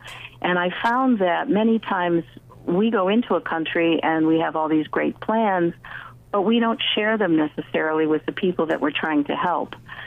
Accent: United States; they didn't look at me as a woman, often even not as an American

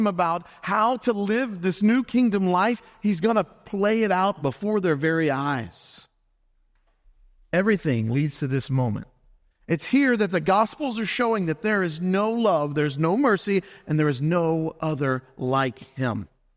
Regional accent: Louisiana, United States; So growing up in South Louisiana, festivals are a big deal.

